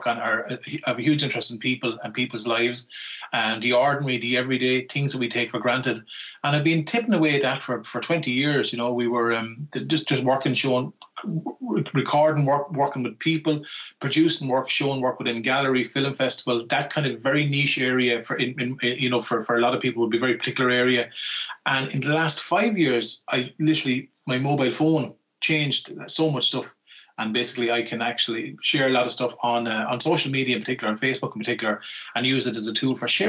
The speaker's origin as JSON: {"language": "English", "region": "Leinster", "country": "Ireland", "tie": "born or raised there", "said": "I went through art college in Limerick. I'm from County Wexford, from a rural background in County Wexford."}